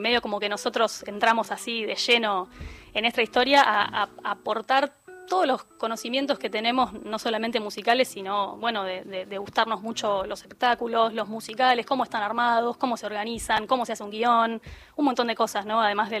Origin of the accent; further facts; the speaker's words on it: Buenos Aires, Argentina; Sí, soy porteña.